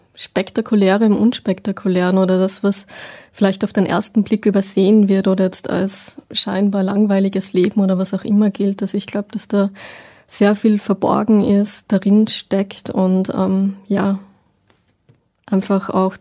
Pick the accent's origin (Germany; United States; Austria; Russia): Austria; Upper Austria; in Österreich, in Oberösterreich, wo ich herkomme